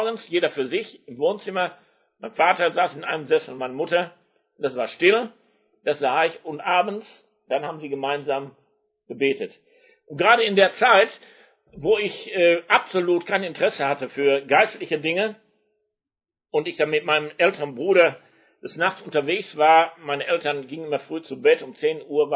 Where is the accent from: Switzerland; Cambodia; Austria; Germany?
Germany; Wuppertal, North Rhine-Westphalia; ich bin in der Nachkriegszeit aufgewachsen, 1946 geboren, der Krieg war zu Ende, Deutschland lag in Trümmern